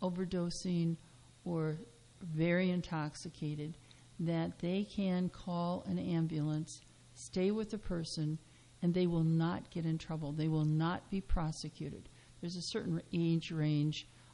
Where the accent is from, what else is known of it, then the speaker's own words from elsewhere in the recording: Midwest, United States; at least my growing up in the Midwest, generally at least one person was killed in a car accident every year, and I lived in a very, you know, outside a very small town